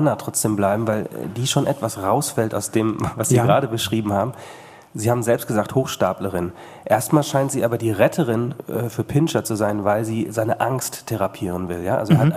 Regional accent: Bad Salzuflen, North Rhine-Westphalia, Germany; Also ich komme zum Beispiel aus Bad Salzuflen.

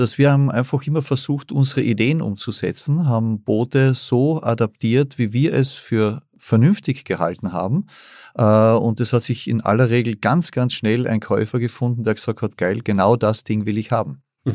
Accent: Klagenfurt, Carinthia, Austria; Wir kommen aus Klagenfurt.

